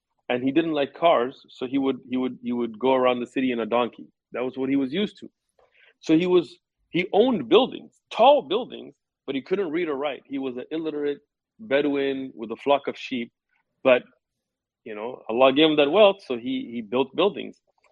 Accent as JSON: {"language": "English", "town": "San Diego", "region": "California", "country": "United States", "said": "I mean, fortunately, I'm from San Diego, and yeah. San Diego is not as bad as other parts of California."}